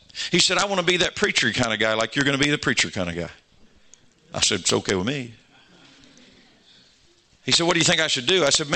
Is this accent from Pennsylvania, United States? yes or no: no; Georgia, United States; I'm from Georgia. I'm a Georgia Bulldog fan.